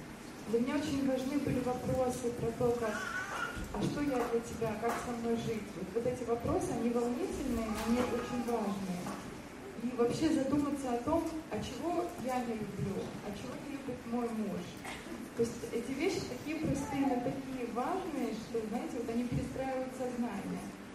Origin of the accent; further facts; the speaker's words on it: Odesa, Odesa Oblast, Ukraine; я из Одессы.